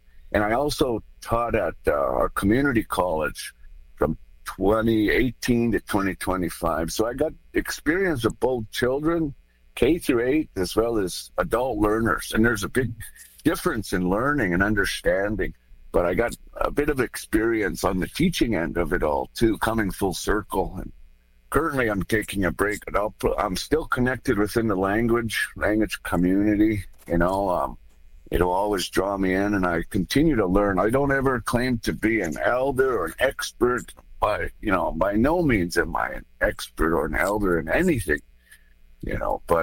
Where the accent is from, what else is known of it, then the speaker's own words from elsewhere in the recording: Browning, Montana, United States; You know, I'm from Browning, Montana, and that's the proper way I was taught to introduce myself, where I come from.